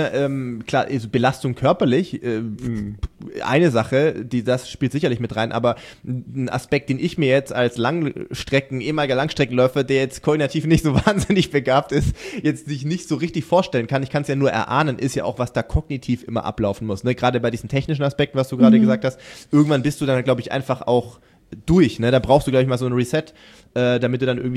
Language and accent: German; Sindelfingen, Baden-Württemberg, Germany; now in Bavaria, Germany; bevor ich irgendwann nach Bayern kam, nach Ringsburg, bin ich in Sindelfingen aufgewachsen.